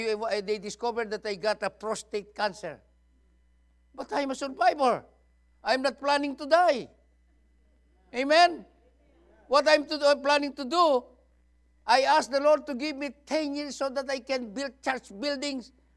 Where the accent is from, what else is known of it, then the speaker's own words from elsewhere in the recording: Philippines; But as a Filipino, I always encourage my people to go forward.